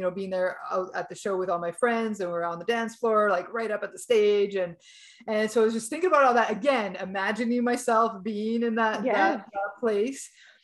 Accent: Winnipeg, Manitoba, Canada; I'm like, yeah, they're from Winnipeg, my hometown.

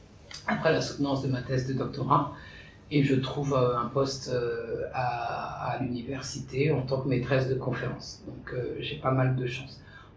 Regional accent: Le Kremlin-Bicêtre, Île-de-France, France; J'ai grandi au Crémin-Bicêtre, dans la banlieue sud parisienne.

